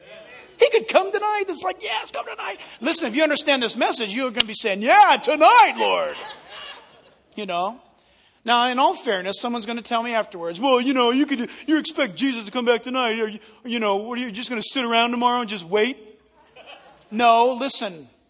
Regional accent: San Diego, California, United States; Or let's go storm Newport Beach or my hometown, San Diego.

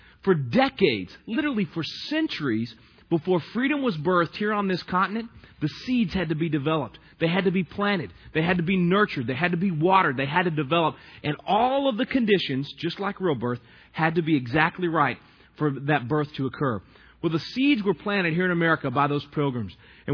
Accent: Texas, United States; Being a Texan and all, I had a good time with that one.

